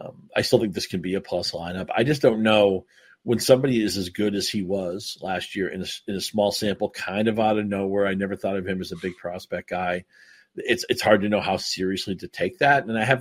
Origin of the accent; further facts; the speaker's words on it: Boston, Massachusetts, United States; I grew up on Fenway Park, and I've been to Wrigley Field